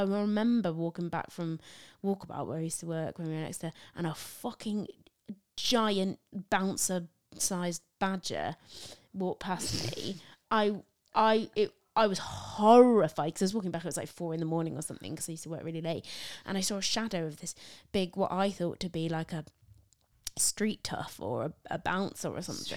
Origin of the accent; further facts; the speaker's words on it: Isle of Man; I've got a fear of woodland creatures because I'm from the Isle of Man and we don't have any there.